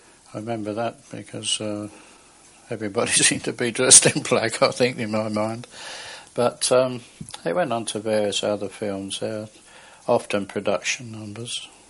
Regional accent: London, United Kingdom; I was born in Kilburn on the 4th of July 1919, in London. My father was Swiss, my mother English. I was educated at a church school until I was 10.

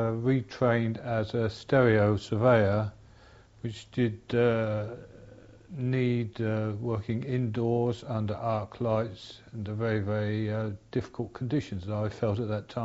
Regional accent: Southend-on-Sea, East of England, United Kingdom; born there; I was born in Southend-on-Sea in Essex in 1923.

